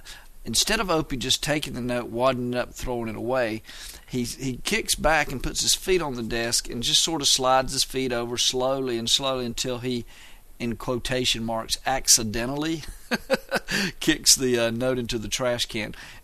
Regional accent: North Carolina, United States; Now, again, I grew up in North Carolina, and I heard my mother many times say I was one of her youngins

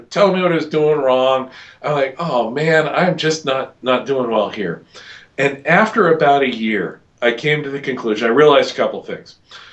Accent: California, United States; born there; I was born on the West Coast. I was in Southern California.

